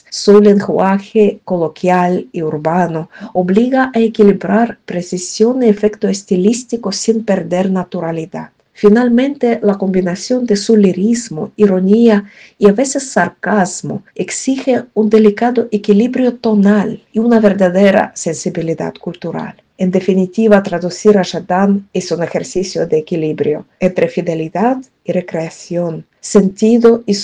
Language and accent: Spanish; Eastern Ukraine, Ukraine; Ambos provenimos del este de Ucrania.